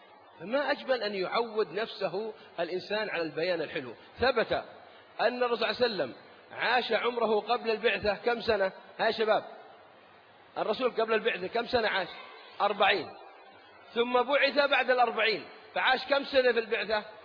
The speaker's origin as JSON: {"language": "Arabic", "region": "Al-Qassim", "country": "Saudi Arabia", "said": "استطاعوا في ديرتنا مثل القصيم يكسبون قلوب المدينة كلها"}